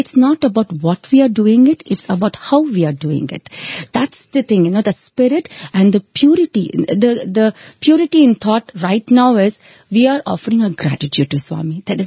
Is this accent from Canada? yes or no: yes; Toronto, Ontario, Canada; from Toronto, Canada.